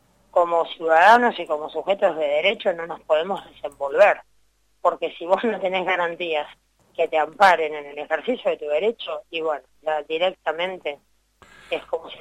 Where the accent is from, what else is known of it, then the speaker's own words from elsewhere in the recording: La Plata, Buenos Aires Province, Argentina; now in Mendoza, Argentina; yo soy platense, vivo hace 9 años en Mendoza.